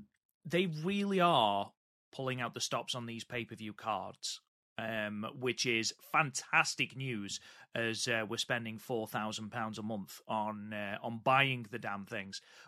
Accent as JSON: {"language": "English", "country": "United Kingdom", "said": "I am British, therefore far more inherently skeptical than you."}